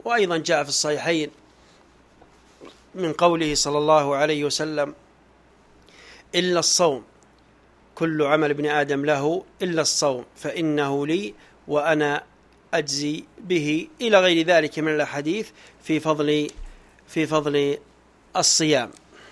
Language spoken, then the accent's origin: Arabic; Saudi Arabia; مثلا عندنا في السعودية يأتي في وقت عطلة